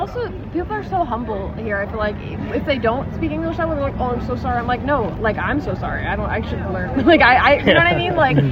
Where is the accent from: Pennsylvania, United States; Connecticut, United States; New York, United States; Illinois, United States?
New York, United States; We're from New York, and my grandma was born in Saint-Hyacin, and she grew up in Quebec.